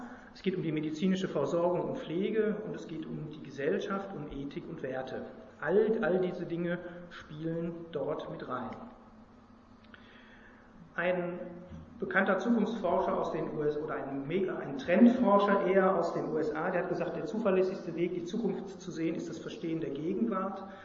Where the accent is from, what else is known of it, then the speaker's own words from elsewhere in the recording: North Rhine-Westphalia, Germany; Ich komme aus dem Ruhrgebiet und da kennt eigentlich jeder diesen Typ.